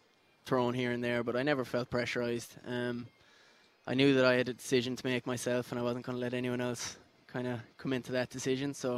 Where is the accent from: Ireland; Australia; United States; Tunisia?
Ireland; Munster; Yeah, I'm from Kerry in Ireland. It's in the southwest.